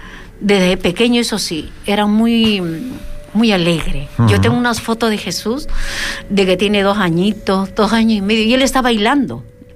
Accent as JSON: {"language": "Spanish", "country": "Peru", "lives_now": "Fuerteventura, Spain", "said": "por allá en mi país todavía existe eso del machismo."}